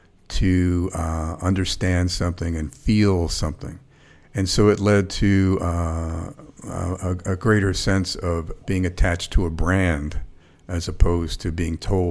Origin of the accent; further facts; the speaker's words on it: New York City, New York, United States; I was a kid from the Bronx. I grew up in a one-bedroom apartment.